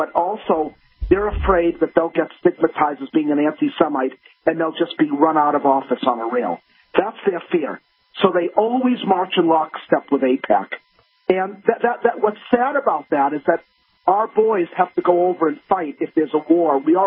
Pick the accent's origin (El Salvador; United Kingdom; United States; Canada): United States; As an American Jew, I can honestly say that the Zionists in Israel would not be under siege today